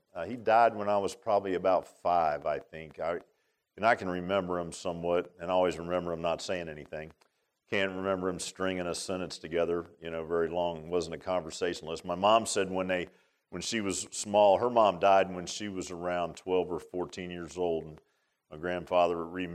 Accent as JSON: {"language": "English", "town": "Key West", "region": "Florida", "country": "United States", "tie": "born there", "said": "when I was born in Key West, and Teresa Montgomery, she was too. And so we're kind of unique. We're conks. They call you a conk if you're born in Key West."}